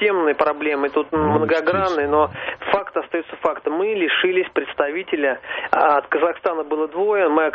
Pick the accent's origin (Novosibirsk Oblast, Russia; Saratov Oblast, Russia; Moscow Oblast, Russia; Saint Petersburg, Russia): Moscow Oblast, Russia; Yegoryevsk; из Егорьевска.